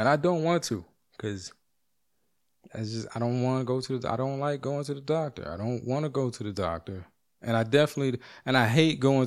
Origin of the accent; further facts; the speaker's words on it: Canada; I'm very nice. I'm very Canadian.